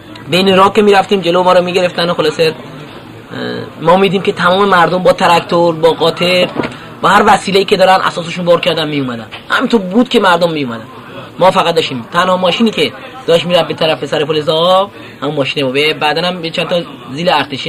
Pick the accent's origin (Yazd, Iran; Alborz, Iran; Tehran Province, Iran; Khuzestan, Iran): Yazd, Iran; در قسمت فرمانده مشغول انجام وظیفه هستم، از یزد هستم،